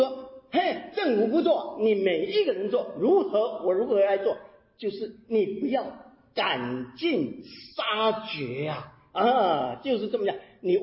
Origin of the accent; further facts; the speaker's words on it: Taiwan; 我是在台湾长大的，台湾我成长的过程当中